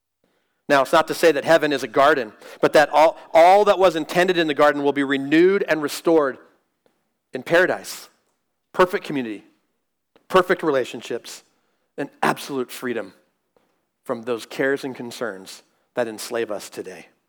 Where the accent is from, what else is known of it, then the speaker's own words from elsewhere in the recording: United States; Because I know all the rights afforded to me as an American only pertain here, in this country.